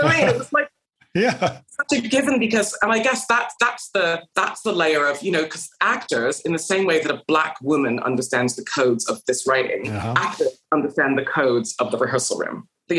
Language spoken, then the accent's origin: English; Canada; English is a second language; moved away; It's like I came from Canada and I had to learn English. I had to learn, you know, everything that I missed in terms of all the cultural references and all that stuff and how people think here.